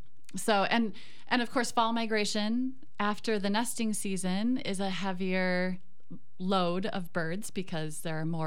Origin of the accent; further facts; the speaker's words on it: Madison, Wisconsin, United States; You know, I'm from Madison, where we have more prairie habitat and big lakes.